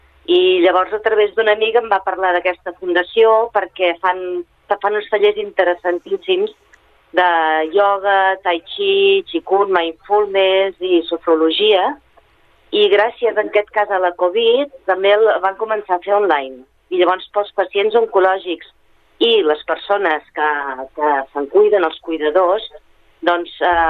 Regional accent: Sabadell, Catalonia, Spain; born there; Vaig néixer a la Concòrdia.

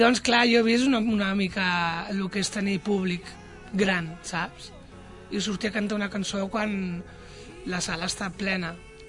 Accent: Barcelona, Catalonia, Spain; com dic el meu barri, que es diu el barri de Gràcia

